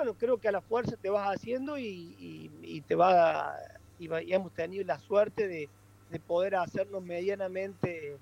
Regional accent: Córdoba, Argentina; el rally de Argentina, el de Córdoba, más allá que soy cordobés, me siento identificado, me siento como en casa

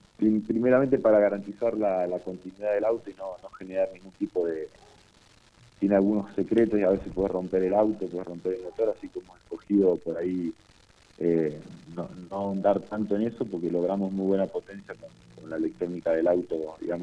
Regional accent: Cipolletti, Río Negro, Argentina; now in General Roca, Argentina; vivo en General Roca, Río Negro, criado acá en la zona por Cipolletti, también un pueblo cercano

